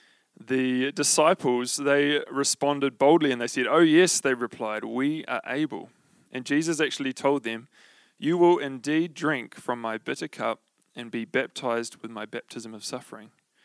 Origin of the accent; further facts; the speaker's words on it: Tauranga, Bay of Plenty, New Zealand; also born or lived in Hamilton; many of you will know I grew up in Tauranga. While that is true, what many of you won't know is that I was born in Hamilton.